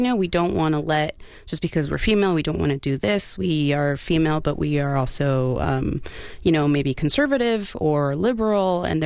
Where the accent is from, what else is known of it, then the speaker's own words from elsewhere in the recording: Peru; now in United States; I'm Latina. I'm from Peru, and I am white.